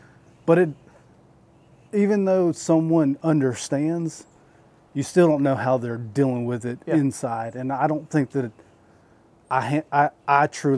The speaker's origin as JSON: {"language": "English", "town": "Columbia", "region": "South Carolina", "country": "United States", "said": "because I told you I'm from Columbia, South Carolina, helped the situation"}